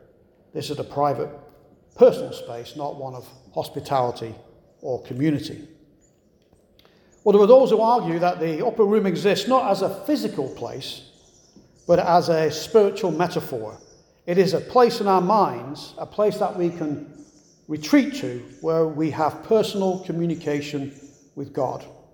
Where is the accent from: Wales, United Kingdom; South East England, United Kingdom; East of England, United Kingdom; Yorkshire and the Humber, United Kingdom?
Yorkshire and the Humber, United Kingdom; a place known as Hebden Bridge, not far from where I grew up in Northern England.